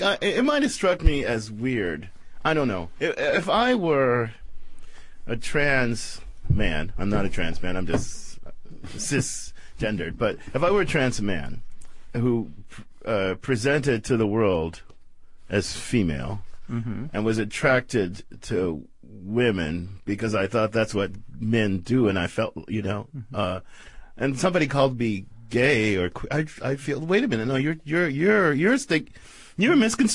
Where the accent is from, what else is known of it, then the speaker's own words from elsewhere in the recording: United States; I conceive of myself as a male. I conceive of myself as an American.